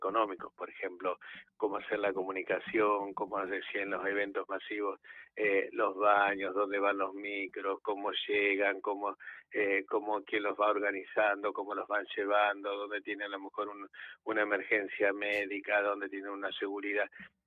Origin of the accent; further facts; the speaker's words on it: Argentina; o como argentinos también es bueno que también podamos llegar a hacer nuestro aporte